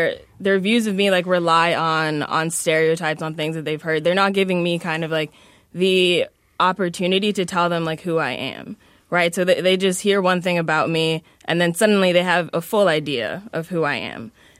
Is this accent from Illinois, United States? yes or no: yes; Chicago, Illinois, United States; So, I mean, I'm from Chicago. So it's kind of the assumption, oh, I'm from the South Side.